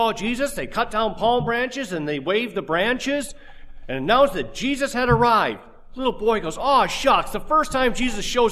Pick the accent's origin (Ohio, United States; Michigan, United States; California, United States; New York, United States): Michigan, United States; Detroit; Now, I'm from Detroit. Maybe that's my perspective on things.